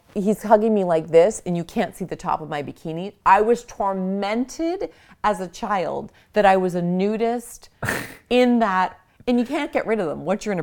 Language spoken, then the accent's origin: English; Niagara-on-the-Lake, Ontario, Canada; So my dad was a graphic designer. He's retired now. And we grew up in Niagara on the Lake.